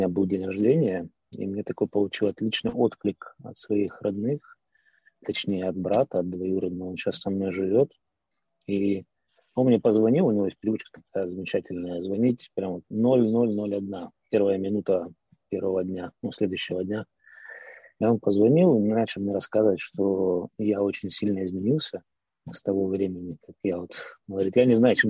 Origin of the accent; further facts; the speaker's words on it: Donetsk, Donetsk Oblast, Ukraine; now in Kyiv, Ukraine; Почти земляки, я из Донецка, Донецкой области, Северодонецк, знаю такой город.